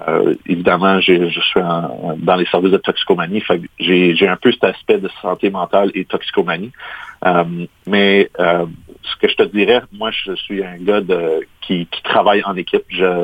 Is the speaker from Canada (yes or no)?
yes; Kapuskasing, Ontario, Canada; j'ai été élevé dans le nord d'Ontario. J'ai été élevé ici à Kapuskasing. J'ai ensuite déménagé à Ottawa pour poursuivre mes études